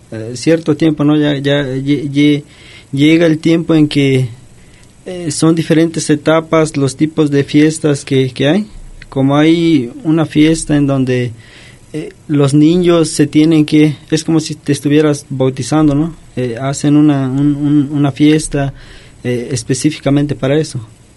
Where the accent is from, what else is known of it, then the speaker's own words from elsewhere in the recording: Tuxpan de Bolaños, Jalisco, Mexico; A lo mejor en nuestra comunidad, en mi comunidad, soy de Tuxpan de Bolaños